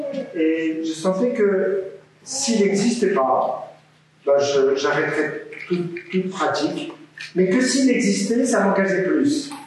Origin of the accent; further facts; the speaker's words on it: Normandy, France; born there; moi, je suis né donc en France, en Normandie.